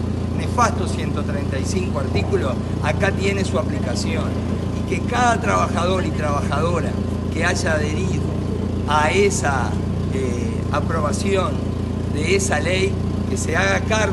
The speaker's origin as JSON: {"language": "Spanish", "country": "Uruguay", "said": "Somos uruguayos."}